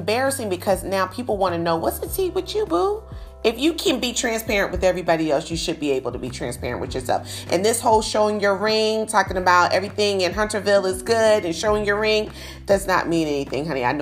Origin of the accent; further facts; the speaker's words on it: Columbia, South Carolina, United States; is from South Carolina, my home state, girl.